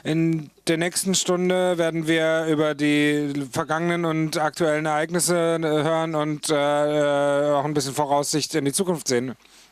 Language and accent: German; East Germany, Germany; ich komme aus Ostdeutschland, und wir haben beide unsere Perspektiven auf die Hackerkultur